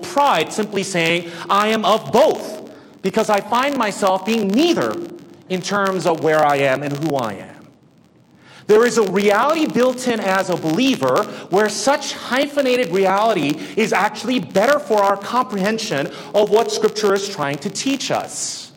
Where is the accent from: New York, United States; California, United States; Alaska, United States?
California, United States; San Jose; also born or lived in Irvine; I'm from San Jose in LA. No, where are you really from? Well, I'm from Irvine. No, but before that, where are you from? San Jose.